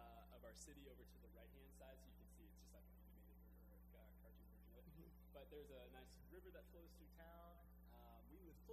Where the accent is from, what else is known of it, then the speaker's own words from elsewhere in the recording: the South, United States; Yeah, they're not, it's not a thank you culture, but I still like to say it because I'm from the South.